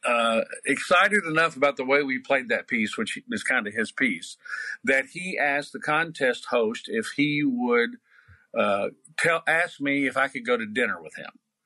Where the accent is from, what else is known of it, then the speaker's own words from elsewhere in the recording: Kentucky, United States; I taught 6 years of public school in the state of Kentucky, which is my home state.